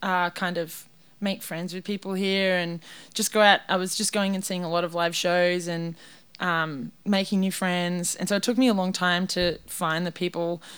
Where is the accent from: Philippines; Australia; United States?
Australia; Maitland, New South Wales; I'm from a town that was a little town when I grew up called, it's called Maitland, which is funny because it's in Australia.